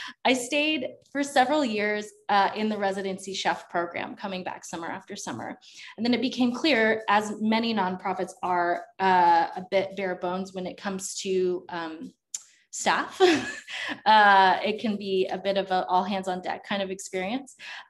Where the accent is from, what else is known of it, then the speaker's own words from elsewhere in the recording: Texas, United States; I'm from Texas, so there was a lot of big family meals.